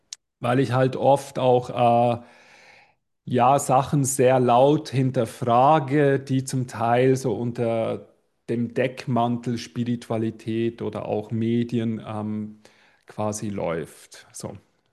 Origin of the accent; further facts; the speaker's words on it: Basel, Basel-Stadt, Switzerland; bei uns in Basel in der Schweiz gab es so eine riesen Esoterikmesse.